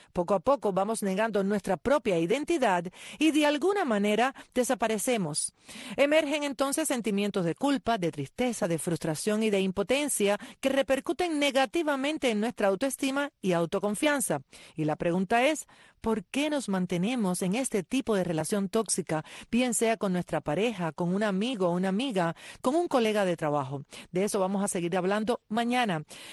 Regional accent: Cuba; born there; estamos al aire para toda mi gente linda de mi país natal en Cuba.

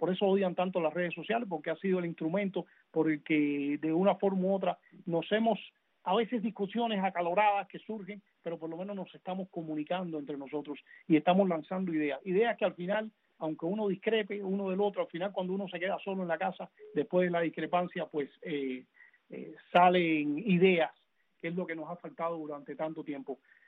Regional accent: Cuba; nosotros como cubanos no podemos seguir viviendo con esta cosa loca.

